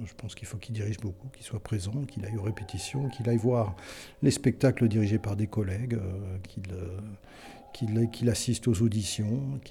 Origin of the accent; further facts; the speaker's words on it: France; moved away as an adult; Moi, je venais de France, je trouvais ça un peu curieux.